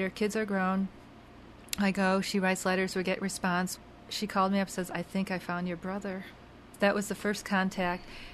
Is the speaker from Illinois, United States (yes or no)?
yes; Chicago, Illinois, United States; born there; I told my little story that I was born in Chicago, I didn't know where, and I had a name, but I didn't know anything about where I was from.